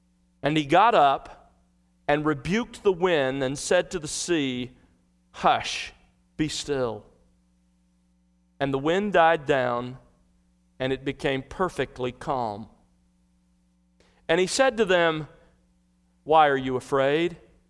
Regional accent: Gulf Coast, United States; now in Dallas, United States; I have, growing up on the Gulf Coast and of course here in Dallas, I've experienced countless thunderstorms.

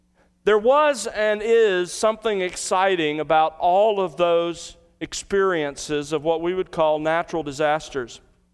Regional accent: Gulf Coast, United States; now in Dallas, United States; I have, growing up on the Gulf Coast and of course here in Dallas, I've experienced countless thunderstorms.

